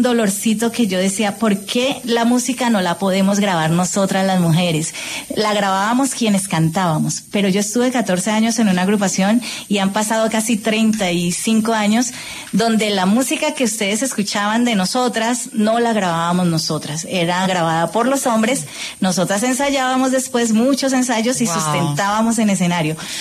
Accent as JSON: {"language": "Spanish", "town": "Cali", "region": "Valle del Cauca", "country": "Colombia", "tie": "born or raised there", "said": "yo soy caleña, nací en una ciudad que hace más de 60 años lleva ese título de la capital mundial de la salsa."}